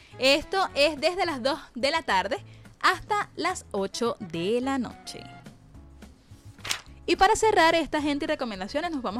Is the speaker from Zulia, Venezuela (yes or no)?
no; Caucagüita, Miranda, Venezuela; El municipio de Sucre está compuesto por 5 parroquias, entre ellas está Caucahuita, que es de donde vengo yo.